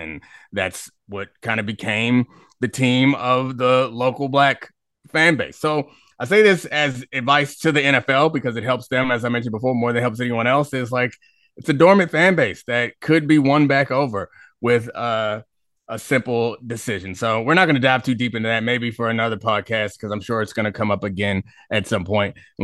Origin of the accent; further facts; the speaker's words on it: Baltimore, Maryland, United States; now in Washington, United States; But I grew up in Baltimore, which is more black than D.C., but not nearly as professional and successful